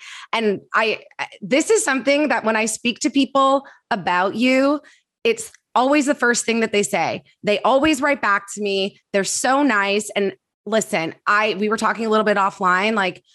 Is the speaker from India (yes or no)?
no; Canada; so I'm Canadian. Oh. We learned French growing up